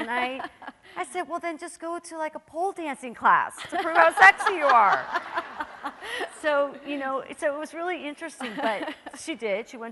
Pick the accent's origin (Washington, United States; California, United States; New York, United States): New York, United States; New York City; I'm from New York City, so, but you know, I think that they do have a much greater appreciation of therapy because they've seen how I've used it.